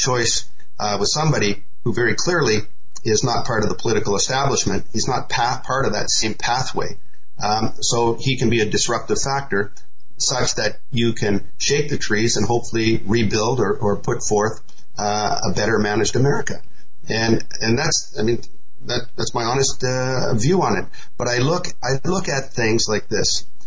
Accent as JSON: {"language": "English", "country": "Canada", "said": "So I'm a Canadian, I live in Asia, I'm purely looking outside"}